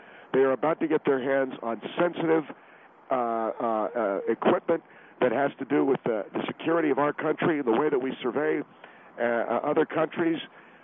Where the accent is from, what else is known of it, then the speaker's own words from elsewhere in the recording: United States; I got to tell you something, Phil, as an American and as a... as a former serviceman